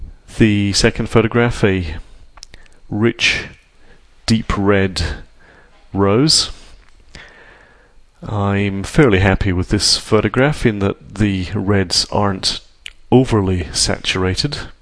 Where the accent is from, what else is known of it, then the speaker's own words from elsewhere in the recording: Aberdeen, Scotland, United Kingdom; It reminds me of my hometown of Aberdeen in Scotland, where the streets, certainly when I was a youth, had in the order of 2 million roses.